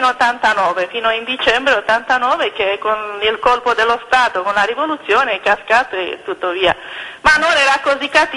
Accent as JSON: {"language": "Italian", "country": "Romania", "second_language": "Italian", "lives_now": "Florence, Italy", "said": "No, sono romena italiana."}